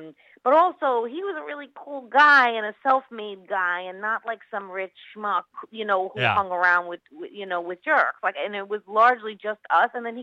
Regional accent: Queens, New York, United States; It's about me, it's growing up in Queens

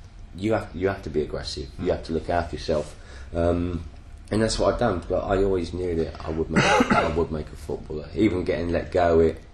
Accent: Bristol, South West England, United Kingdom; I was originally from Bristol

